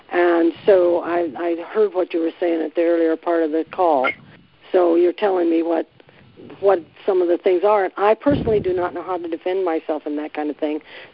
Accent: Indiana, United States; I'm from Indiana.

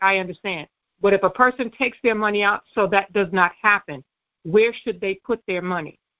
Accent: New Jersey, United States; I'm from New Jersey.

